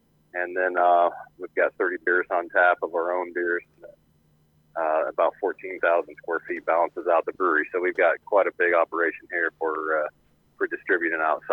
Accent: Atlantic, Iowa, United States; So I grew up in the Atlantic area. My dad and brother still farm north of the Atlantic there. I've got a lot of family on the Kays in the area still.

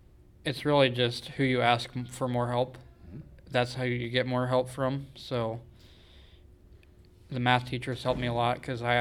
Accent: Anita, Iowa, United States; I'm from Anita. I'm 18

